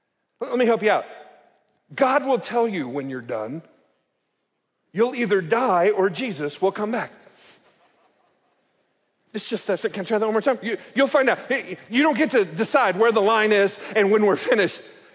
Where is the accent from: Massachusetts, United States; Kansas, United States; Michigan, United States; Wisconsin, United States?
Kansas, United States; You may not think this, but I come from Kansas. I gotta be honest with you, a sanctuary this size is a little intimidating to a guy who drives past grain elevators to go to church every weekend.